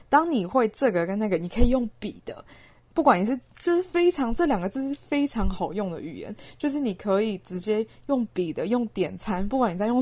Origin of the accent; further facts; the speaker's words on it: Taiwan; 我开始想要去用照片或是用照片的方式去叙述我来自的文化，我的台湾这个地方我想拍摄的东西好多好多